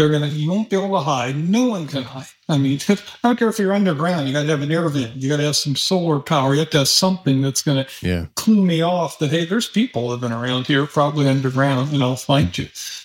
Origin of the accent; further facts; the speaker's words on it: Nebraska, United States; I mean, I'm from Nebraska. It's a pretty nice area I grew up in.